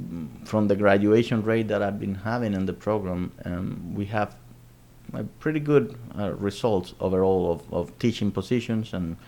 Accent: New York, United States; you know, we came from New York and I wanted to do this and this.

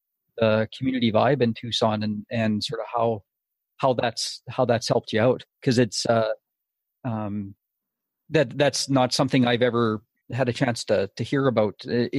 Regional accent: Saskatchewan, Canada; You know, I'm from Saskatchewan and I grew up in the 1970s, right?

